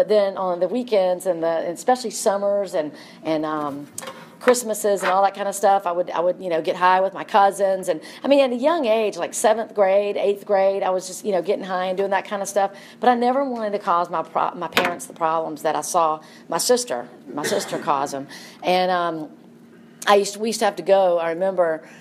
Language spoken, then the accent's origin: English; Atlanta, Georgia, United States; So I'm from Atlanta, born and raised. I live over inside the perimeter off Barcliff Road, and I went to elementary school at Oak Grove, and I went to high school at Lakeside, and I still live in that area